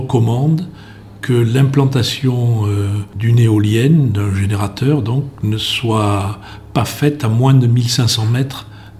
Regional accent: Millau, Occitanie, France; d'abord je suis Aveyronnais, ensuite je connais bien le Lévézou, qui est ma terre natale. Moi je suis né à Millau, mais je suis issu du Lévézou.

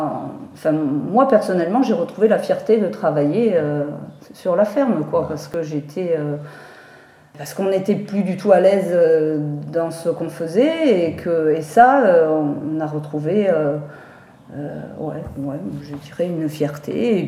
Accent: Brittany, France; moved away; Non, moi je suis bretonne d'origine.

